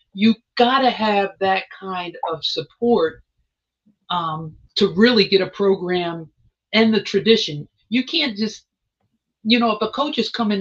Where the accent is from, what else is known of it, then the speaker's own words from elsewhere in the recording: Camden, New Jersey, United States; we're from Camden, New Jersey. It's a little teeny town right across the bridge from Philadelphia. Poverty, destitute, crime, all that.